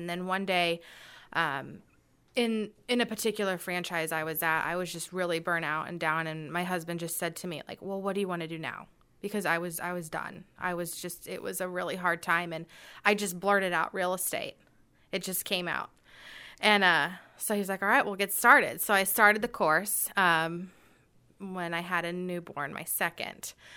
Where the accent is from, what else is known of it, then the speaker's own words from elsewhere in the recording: Carmel, Indiana, United States; But yeah, I grew up here in Carmel and graduated from Carmel High School. And then I went to IU down at Indiana University and graduated there.